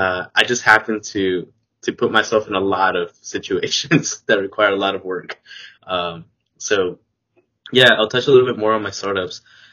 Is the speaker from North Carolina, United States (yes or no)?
yes; North Carolina, United States; But I'm from the United States, from the East Coast of North Carolina.